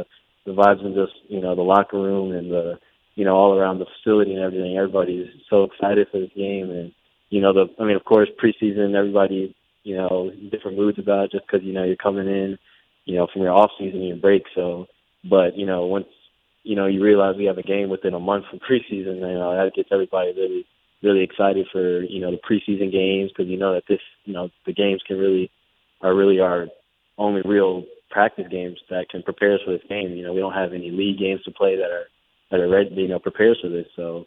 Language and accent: English; Greensboro, North Carolina, United States; now in Kansas City, United States; North Carolina, I grew up in Greensboro. It's a, somewhat small town, I guess. But so it's definitely not as busy as Kansas City.